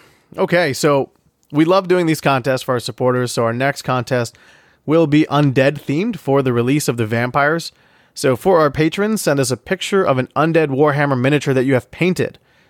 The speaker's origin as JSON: {"language": "English", "country": "India", "said": "I'm Indian"}